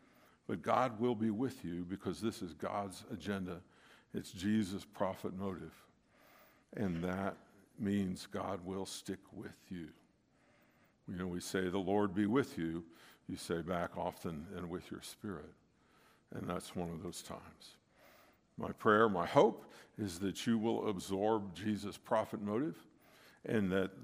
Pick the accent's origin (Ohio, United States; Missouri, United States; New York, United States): Missouri, United States; And I grew up in St. Louis County. You probably heard about all the stuff in Ferguson and all that. So, but I grew up in a neighborhood.